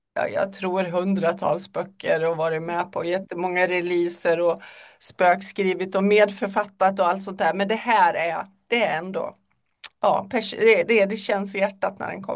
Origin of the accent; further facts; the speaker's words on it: Mora, Dalarna County, Sweden; now in Örebro, Sweden; Om det hörs något litet sjung när jag pratar ibland så kommer det från Mora i Dalarna där jag är född och uppväxt. Men jag bor alltså i Örebro sedan väldigt många år tillbaka.